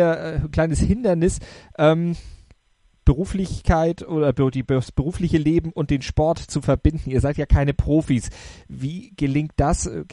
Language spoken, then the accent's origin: German; Bredstedt, Schleswig-Holstein, Germany; hattet ja im letzten Jahr schon im Bredstedt in Nordfriesland, übrigens meiner alten Heimat